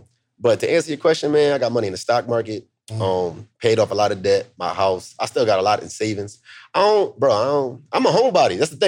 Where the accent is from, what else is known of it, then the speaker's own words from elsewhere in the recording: Philadelphia, Pennsylvania, United States; Just, you know, growing up in Philly, bro, I never had no money.